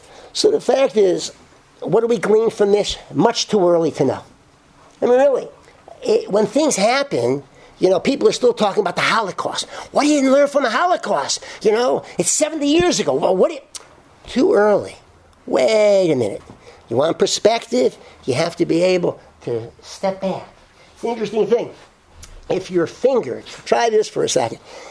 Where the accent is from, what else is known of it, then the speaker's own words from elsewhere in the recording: Connecticut, United States; born there; I was born in Connecticut